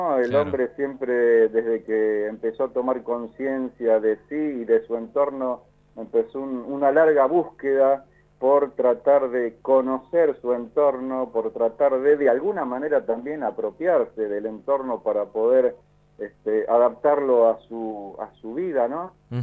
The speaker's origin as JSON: {"language": "Spanish", "country": "Argentina", "said": "me enorgullezco como argentino"}